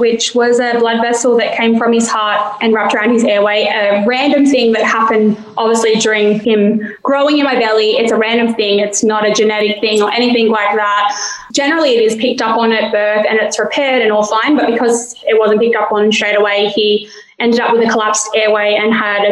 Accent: New South Wales, Australia; So our family's from here, but I was born and raised in Western Sydney. In between that time frame, yeah, we moved up here on country and we've been here ever since.

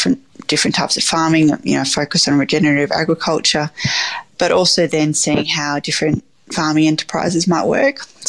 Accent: Bordertown, South Australia, Australia; So I grew up on the farm. My grandparents were there, and it was great. And growing up in Bordertown was a lovely place to grow up.

